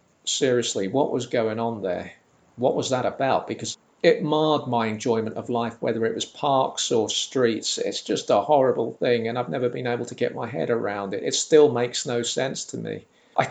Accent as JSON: {"language": "English", "town": "Lambeth", "region": "London", "country": "United Kingdom", "tie": "born or raised there", "said": "when I was growing up in Lambeth, it was certainly not uncommon. I mean, I lived round the corner from Atherfold Road, SW9, the dirtiest street I have ever known"}